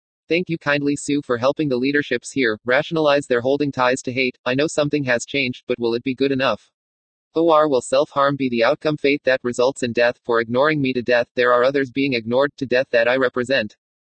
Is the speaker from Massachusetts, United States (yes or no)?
no; San Bernardino, California, United States; here in my hometown city born San Bernardino CA on September 1, 1965.